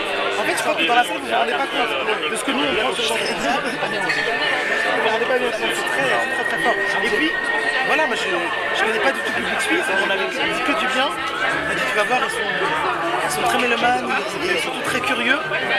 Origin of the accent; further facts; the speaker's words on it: France; Et moi, je suis française, francophone